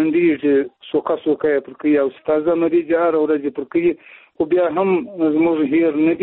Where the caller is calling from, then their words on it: Zabul, Afghanistan; د زابل ولایت شاجیل ولسوالۍ سره په اړیکه کیم